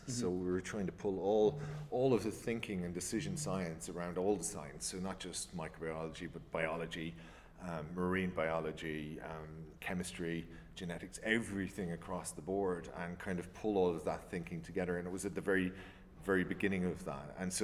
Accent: Ireland; now in Budapest, Hungary; You could probably hear it off the voice. I'm Irish, based out of Budapest.

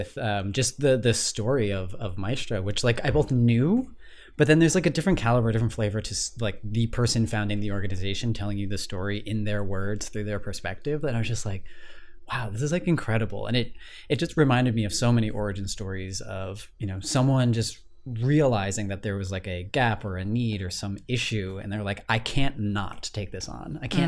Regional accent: New York, United States; And I'm like, oh, like I'm from New York.

